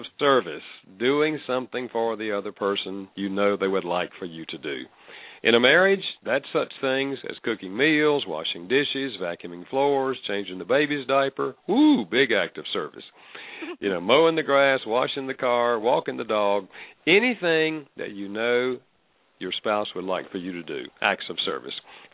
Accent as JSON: {"language": "English", "town": "Winston-Salem", "region": "North Carolina", "country": "United States", "tie": "born or raised there", "said": "And I'm calling from North Carolina. If you can tell the accent, I live here, North Carolina."}